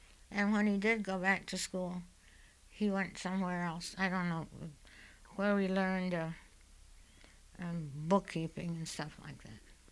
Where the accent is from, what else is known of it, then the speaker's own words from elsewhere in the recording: Scotland, United Kingdom; now in United States; Scottish, definitely, would be my history, my background, but my present living, day of living now is American, method of living.